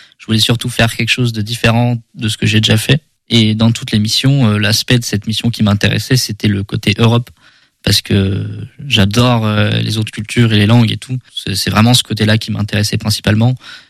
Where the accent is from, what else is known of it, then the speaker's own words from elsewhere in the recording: Angers, Pays de la Loire, France; born there; Moi je suis né à Angers.